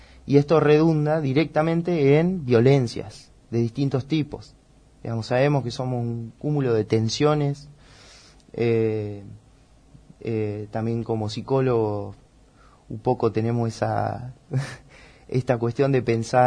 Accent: Huetel, Buenos Aires, Argentina; Siempre yo me crié en el campo, en Huetel, seguramente muchos gente conocen esa estancia.

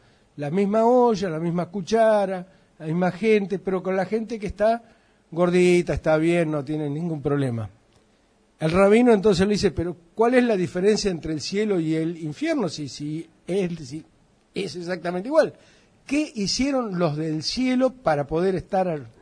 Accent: Argentina; Nosotros tenemos una cuestión que para mí es uno de los graves defectos argentinos.

